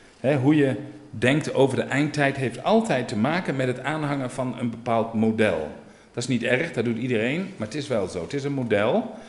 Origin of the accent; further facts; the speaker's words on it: Gelderland, Netherlands; wij komen van de Veluwe. Je hebt een Veluwse bril. Wij zijn uit 2018, we zijn ook nog protestants-christelijk. We hebben een eigen achtergrond, we komen ergens vandaan.